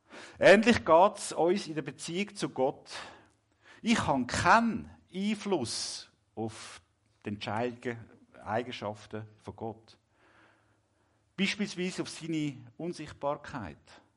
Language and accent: German; Switzerland; wie das Scheidungsrate bei uns in der Schweiz in etwa zu liegen kommt.